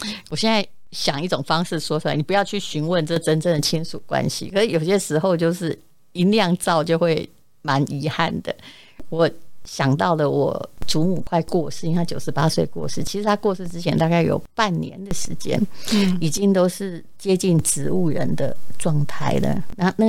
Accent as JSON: {"language": "Chinese", "region": "Yilan County", "country": "Taiwan", "lives_now": "Taipei, Taiwan", "said": "我宜兰人。"}